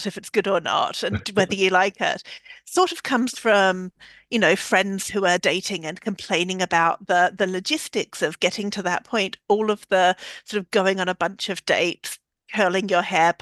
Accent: Australia; now in London, United Kingdom; although I live in London and have done for 15 years, I'm Australian and I grew up in Australia

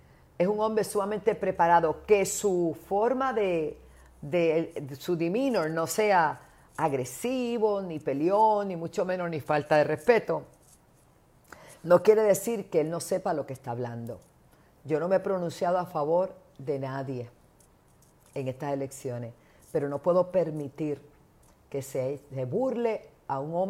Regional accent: Puerto Rico; En el día de ayer en mi país, en Puerto Rico, para los que nos ven en otros países

